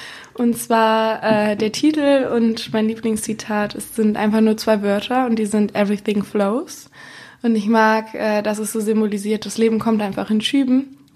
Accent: Düsseldorf, North Rhine-Westphalia, Germany; born there; now in Wuppertal, Germany; ich bin 23 und ich komme gebürtig aus Düsseldorf, aber wohne und studiere in Wuppertal.

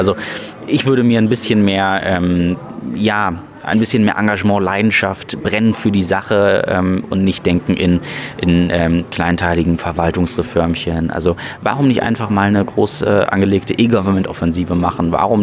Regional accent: Brandenburg, Germany; ich komme ja aus Potsdam-Mittelmark

